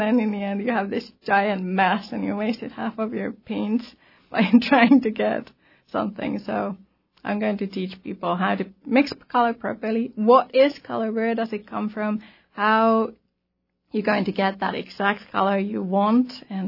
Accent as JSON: {"language": "English", "town": "Helsinki", "region": "Uusimaa", "country": "Finland", "tie": "born or raised there", "also_born_or_lived": "Rovaniemi", "lives_now": "Juneau, United States", "said": "I was born and raised in Finland. So I grew up in a capital in Helsinki. And then I moved around. So I lived in close to Arctic Circle for a few years in Rovaniemi."}